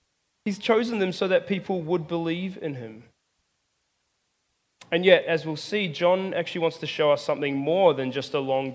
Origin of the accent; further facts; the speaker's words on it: New Zealand; now in Australia; Well, many of you may know that I grew up in New Zealand.